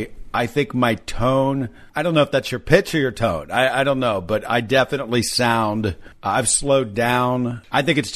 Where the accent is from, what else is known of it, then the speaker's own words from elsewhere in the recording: West Virginia, United States; Well, my accent's definitely changed. I mean, keep in mind, I grew up in West Virginia. There are some words.